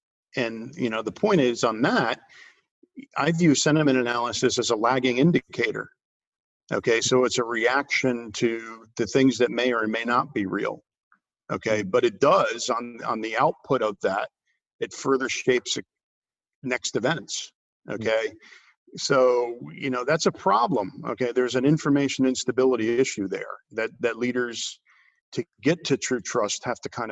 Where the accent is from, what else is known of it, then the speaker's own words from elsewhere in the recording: United States; now in China; especially for me being an American in this role in China now